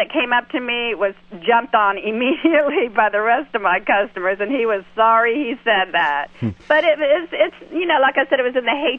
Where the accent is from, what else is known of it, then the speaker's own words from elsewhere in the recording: Miami, Florida, United States; I was born and raised in Miami and grew up, and I love this country more than anything.